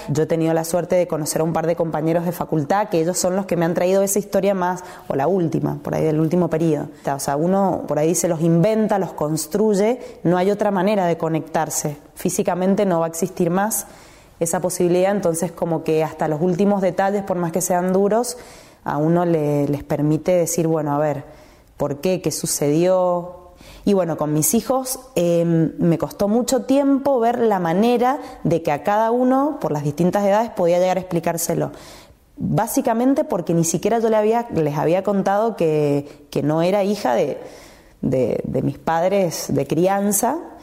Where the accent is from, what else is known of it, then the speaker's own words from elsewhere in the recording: Mendoza, Argentina; nieta restituida número 117, acá en Mendoza, nací en Mendoza y sigo viviendo en Mendoza.